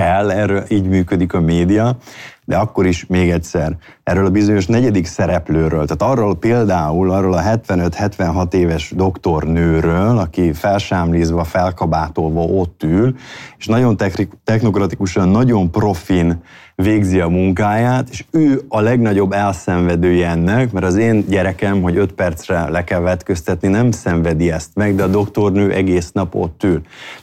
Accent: Hungary; én is magyar vagyok, ennek biztos, hogy én is részese vagyok

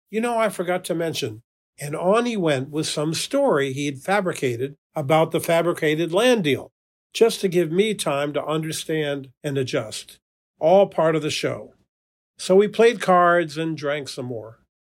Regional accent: Northeast, United States; But I was from the Northeast where, "So what do you do for work?" is usually one of the first questions when you meet someone.

